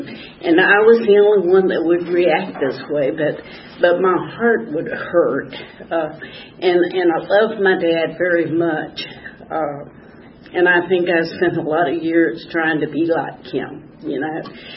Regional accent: Clovis, New Mexico, United States; born there; I was born in Clovis, New Mexico, got a lot of family

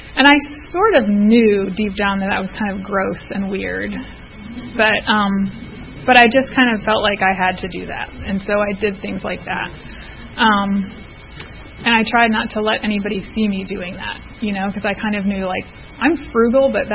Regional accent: Baltimore, Maryland, United States; I grew up in Baltimore, Maryland. I had an older sister and my mom and my dad, and I had a pretty typical good childhood.

